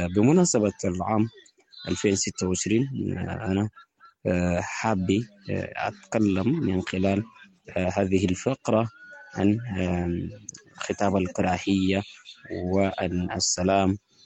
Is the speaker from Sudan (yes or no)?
yes; Sudan; نحن والله كسودانيين وبالذات نحن النازحين في معسكرات النزوح